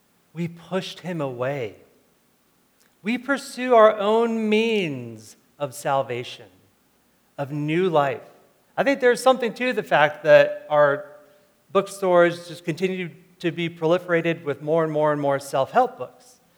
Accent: New York, United States; I grew up outside of New York City, going in and out of the city often.

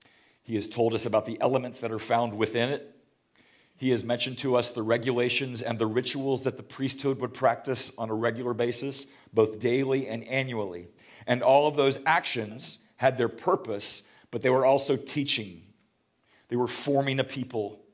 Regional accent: Houston, Texas, United States; If you go to my hometown of Houston, Texas, and you go to the University of St. Thomas, you'll see this is the chapel.

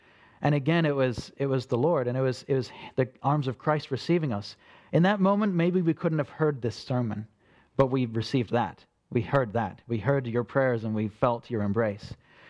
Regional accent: Australia; Even though I'm from Australia and she's from here.

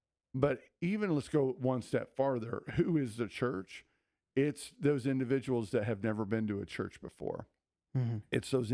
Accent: Oregon, United States; Growing up in Oregon, we weren't multicultural, multi-ethnic. I grew up in a little farming community.

